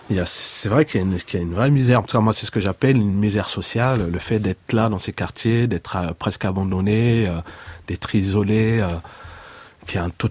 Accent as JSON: {"language": "French", "town": "Montfermeil", "region": "Île-de-France", "country": "France", "tie": "born or raised there", "also_born_or_lived": "Paris", "said": "moi j'ai grandi à Montfermeil, je suis né à Paris mais j'ai grandi à Montfermeil."}